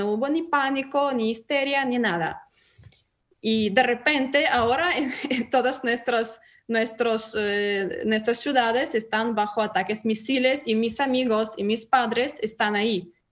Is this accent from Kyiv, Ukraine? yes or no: yes; Kyiv, Ukraine; Ucrania, capital de Kiev, de donde yo vengo